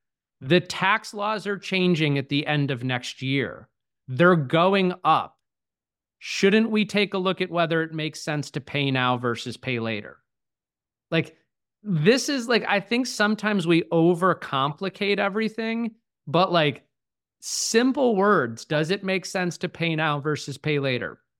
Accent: Charleston, United States; So I look forward to having you come down to my hometown here in Charleston if you want to go back through that training.

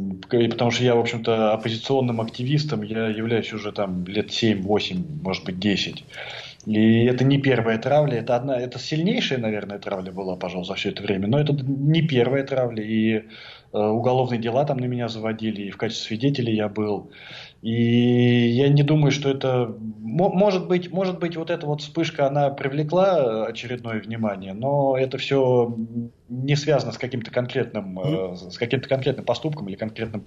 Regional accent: Moscow, Russia; все-таки я москвич, и мне хотелось бы жить в Москве

